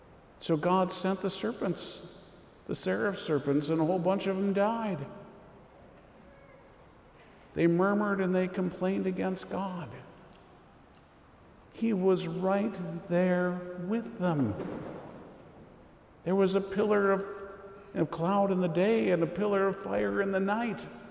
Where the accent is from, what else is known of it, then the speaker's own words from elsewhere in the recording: Minnesota, United States; I mean, I'm from Minnesota. That's just part of what we do. We complain about everything.